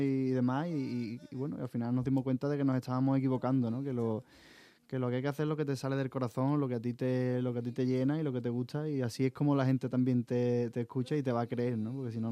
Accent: Andalusia, Spain; mi tierra, Andalucía

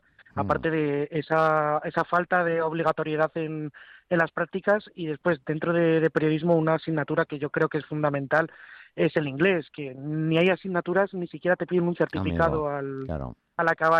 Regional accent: Madrid, Community of Madrid, Spain; yo que soy aquí de Madrid

